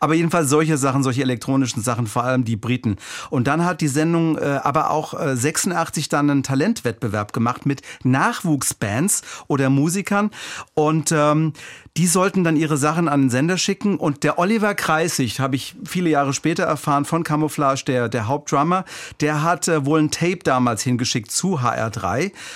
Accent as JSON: {"language": "German", "town": "Frankfurt", "region": "Hesse", "country": "Germany", "also_born_or_lived": "Zwingenberg, Germany", "said": "Ich bin ja eigentlich aus der Frankfurter Gegend, aber ich habe damals dann an der Bergstraße gewohnt."}